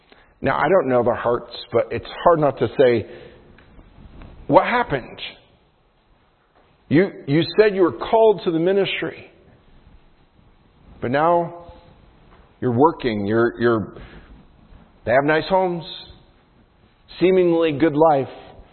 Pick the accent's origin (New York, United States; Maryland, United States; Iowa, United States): New York, United States; Now, some countries, or even my home state of New York, you can't do that.